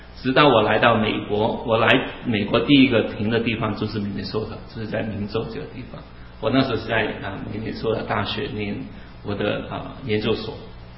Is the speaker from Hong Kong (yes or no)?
yes; Hong Kong; accent: Taiwanese Mandarin; Chinese is a second language; moved away as an adult; also born or lived in Taiwan; 是有，我普通话有点台湾的腔，因为主要我是在台湾开始学国语，我是在香港出生长大，中学毕业以后就到台湾念大学，所以我第一个学习国语的机会是在台湾。